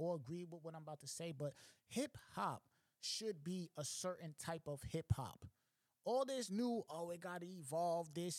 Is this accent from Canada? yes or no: no; New York, United States; I'm not necessarily just talking about, I'm from New York, so I'm not just talking about the boom bap